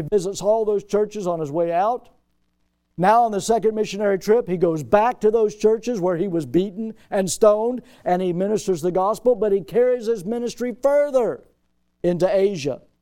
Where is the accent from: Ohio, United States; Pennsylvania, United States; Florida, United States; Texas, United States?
Florida, United States; Milton; born there; I'm thankful I was born in Milton, Florida